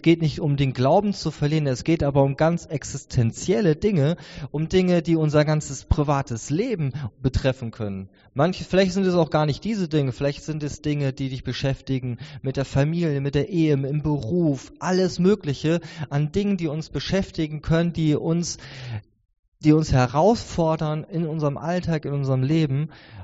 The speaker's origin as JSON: {"language": "German", "region": "Northern Germany", "country": "Germany", "lives_now": "Koblenz, Germany", "said": "Jetzt wisst ihr genau, wo ich herkomme. Ich komme aus dem hohen Norden ursprünglich. Lebe jetzt aber auch schon ganz. Eigentlich bin ich Rheinländer, solange wie ich jetzt schon hier lebe."}